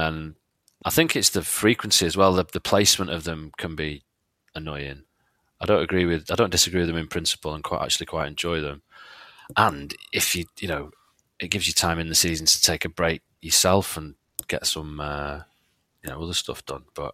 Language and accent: English; England, United Kingdom; I mean, I personally don't really mind the international period that much, especially being English.